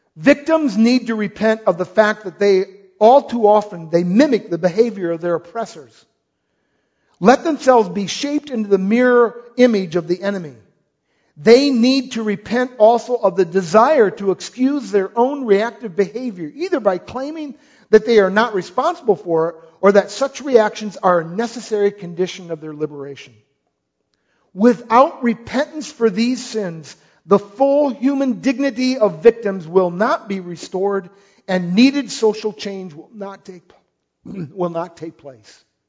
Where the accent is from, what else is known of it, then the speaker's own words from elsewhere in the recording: United States; That's close as I get as an American.